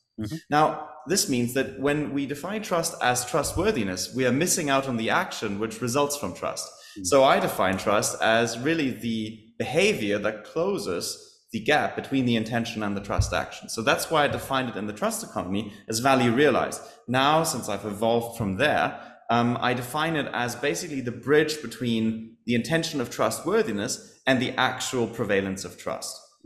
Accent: Germany; And growing up in Germany, we are known to be a fairly high trust society.

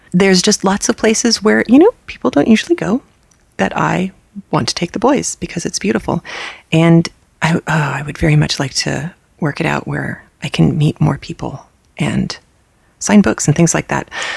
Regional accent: United Kingdom; accent: British; you just have to put up with my lousy British accent that occasionally fades into Australian for reasons that are still a complete mystery to me.

